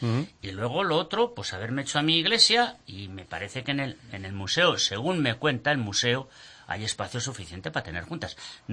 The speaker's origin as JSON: {"language": "Spanish", "town": "Cuenca", "region": "Castilla-La Mancha", "country": "Spain", "said": "Mire usted, yo soy de aquí, de Cuenca, y me encanta mi gente."}